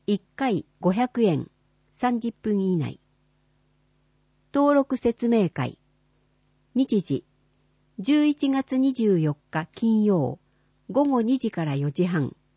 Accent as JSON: {"language": "Japanese", "country": "Canada", "said": "私の母国カナダの人は、他の英語圏に比べてよく謝ると言われています。日本とカナダには、思わぬところに共通点があったみたいですね。"}